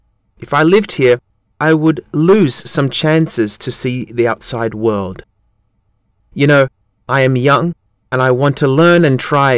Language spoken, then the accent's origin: English; Heilongjiang, China; I was born in Heilongjiang Province, which is in the northeast of China. I had stayed there for almost 20 years until I went to university